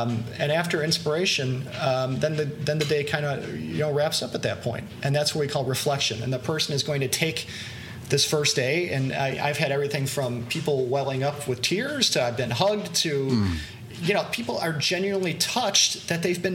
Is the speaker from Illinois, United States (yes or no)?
yes; Chicago, Illinois, United States; I'm a Chicagoan.